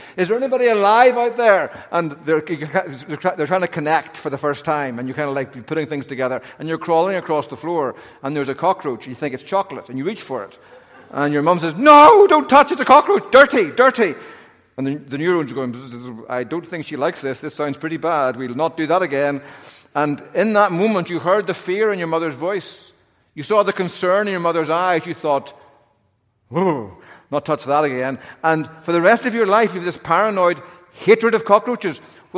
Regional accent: Ireland; now remember, I'm Irish. My culture holds grudges for 10,000 years.

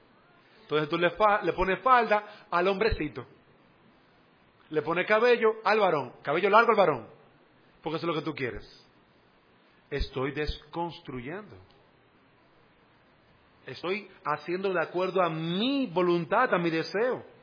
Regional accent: Dominican Republic; Yo soy un dominicano extraño. Yo no hago lo que hacen los dominicanos. Yo hago lo que dice Jesús en su palabra. Pero sigo siendo dominicano.

